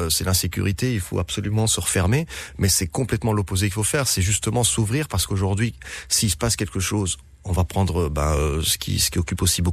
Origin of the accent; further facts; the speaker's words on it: Guinea; also born or lived in Morocco; now in Belgium; je suis de nationalité belge, d'origine libanaise, je suis né au Maroc et j'ai grandi en Guinée.